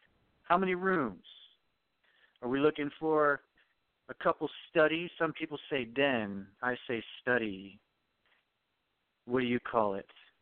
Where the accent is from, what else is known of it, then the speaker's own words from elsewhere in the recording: South Korea; moved away as an adult; my wife and I came from Korea as teachers